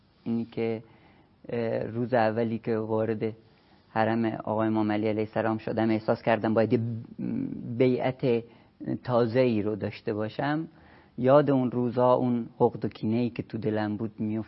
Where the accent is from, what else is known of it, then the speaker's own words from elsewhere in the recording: Iran; moved away; از ایران خارج شدم،